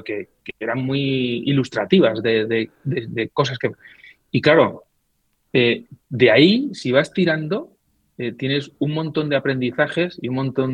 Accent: La Rioja, Spain; ya te he dicho que soy riojano y tengo pensamiento en racimo.

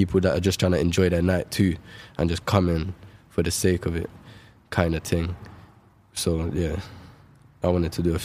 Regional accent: Shepherd's Bush, London, United Kingdom; I'm doing Shepherd's Bush. It's my hometown, and it's a smaller show, but I prefer it like that anyway.

